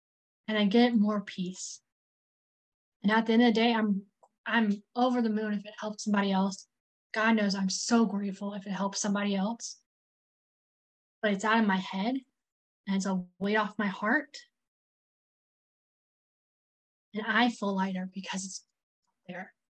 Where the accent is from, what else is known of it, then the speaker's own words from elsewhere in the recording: the South, United States; I mean, I'm from the South. We don't air our dirty laundry on the front porch kind of mentality.